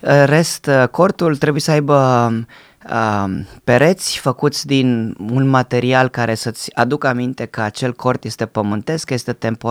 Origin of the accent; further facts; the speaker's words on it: Bucharest, Romania; Și m-am născut în București, într-o familie săracă, într-o familie mixtă, unul era evreu, unul era creștin. Am crescut acolo împreună cu sinagoga, împreună cu biserica.